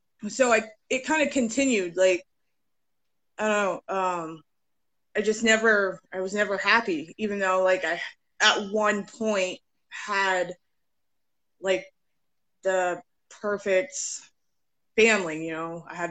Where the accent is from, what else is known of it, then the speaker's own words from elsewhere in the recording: New Hampshire, United States; also born or lived in Mississippi; Well, I've been born and raised in New Hampshire. I did live down in Mississippi for a little bit. I have a big family. I have 16 siblings